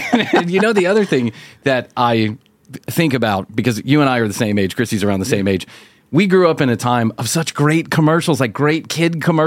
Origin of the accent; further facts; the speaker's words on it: Chicago, Illinois, United States; I grew up in Chicago. I went to Catholic school just like you did, and everybody smoked.